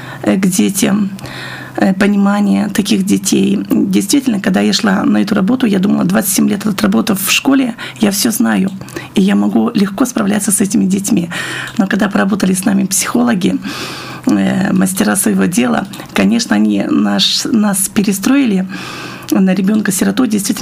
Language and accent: Russian; Vologda Oblast, Russia; я сама из Кириловского района, мы любим с детьми отдыхать у меня на родине.